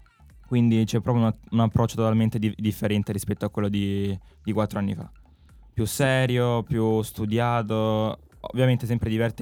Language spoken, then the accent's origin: Italian; Maruggio, Apulia, Italy; Io sono di Maruggio e parlo di Campomarino di Maruggio.